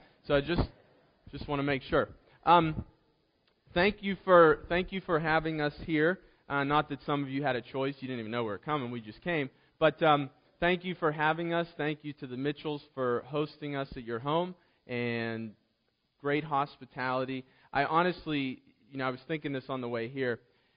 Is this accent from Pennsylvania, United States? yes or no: yes; Pittsburgh, Pennsylvania, United States; And I grew up in the Pittsburgh area.